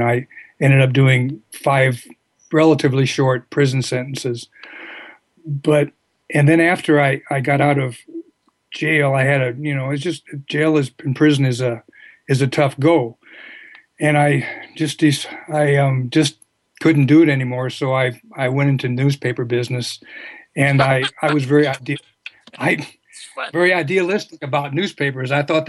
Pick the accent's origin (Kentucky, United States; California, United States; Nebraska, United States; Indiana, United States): Nebraska, United States; Norfolk; I grew up in Norfolk, Nebraska, a small town. It was the hometown of Johnny Carson.